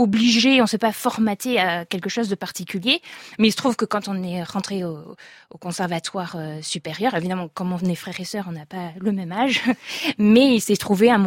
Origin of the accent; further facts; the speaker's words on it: Avignon, Provence-Alpes-Côte d'Azur, France; quand on était tout jeune, on est donc originaire d'Avignon et on a eu l'occasion d'aller très souvent au concert